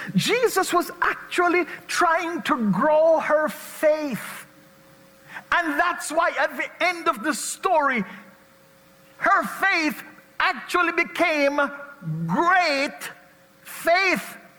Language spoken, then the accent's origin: English; Jamaica; my home country of Jamaica